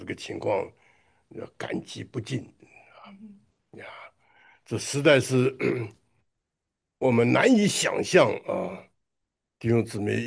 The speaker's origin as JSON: {"language": "Chinese", "country": "China", "said": "这个按照我们中国人来讲呢，这个是大逆不道的事情，对不对啊？"}